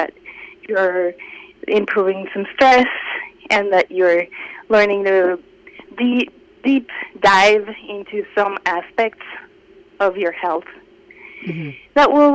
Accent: Colombia; So I am originally from South America, Colombia.

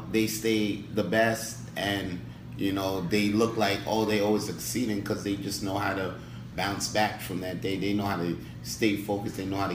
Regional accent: New York, United States; moved away; also born or lived in Montreal, Canada; Yeah, I was born here in Montreal. Then I was raised in New York.

